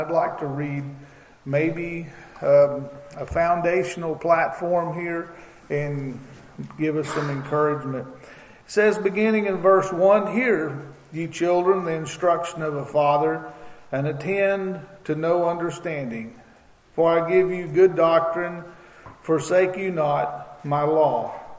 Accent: Webb City, Missouri, United States; from Webb City, Missouri.

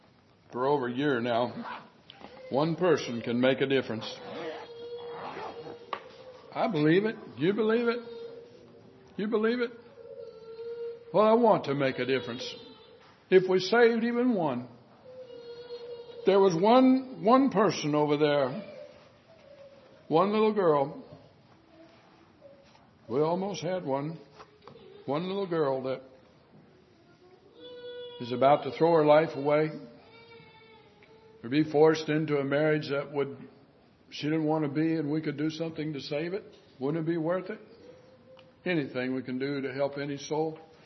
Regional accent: United States; I'm glad I'm an American. I appreciate the freedoms that we have.

